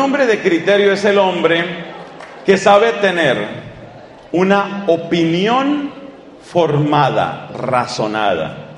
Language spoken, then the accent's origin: Spanish; Colombia; En mi país, Colombia, como en tantos otros lugares, hay un grave problema de corrupción